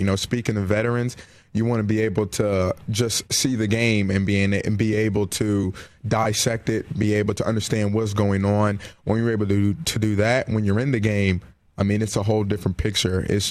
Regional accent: Salem, New Jersey, United States; So I'm from South Jersey, Exit 1, Salem, New Jersey.

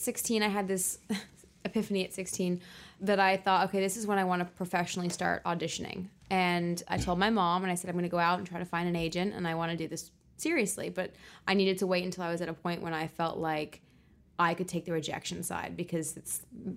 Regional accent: Los Angeles, California, United States; also born or lived in England; I'm 15 years old. I'm a girl from Los Angeles. And I was born in England.

